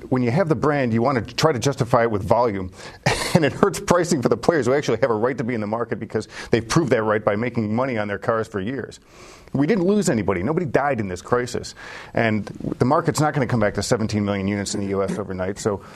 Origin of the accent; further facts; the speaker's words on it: Syracuse, New York, United States; When I was a kid, we grew up in Syracuse.